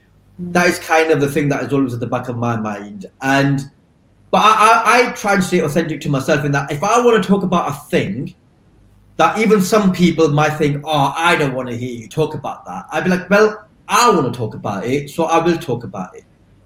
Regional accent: Blackburn, North West England, United Kingdom; I come from Blackburn, I live in Blackburn, you know, I spend at least half my time here when I'm not traveling, going out and about doing shows.

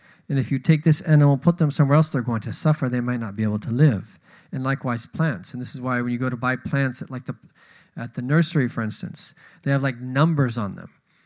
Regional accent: California, United States; And I'm originally from the Bay Area. The Bay Area is known for microclimates.

